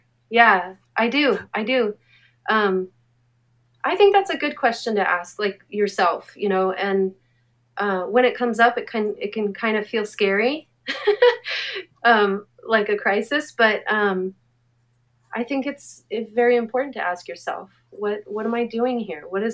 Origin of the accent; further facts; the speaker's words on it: Anaheim, California, United States; I grew up in Anaheim, my experience in Anaheim, there was no art and no appreciation for it, in my bubble, at least.